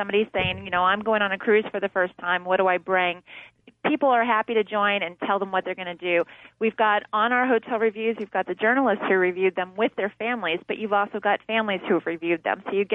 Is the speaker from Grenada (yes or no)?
no; Florida, United States; I'm from Florida, and I have a tendency of saying Disney World instead of just saying